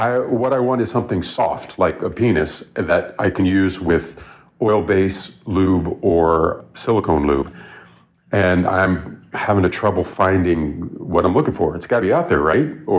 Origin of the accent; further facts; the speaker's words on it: United States; now in Munich, Germany; I'm an American expat living in Munich, Germany.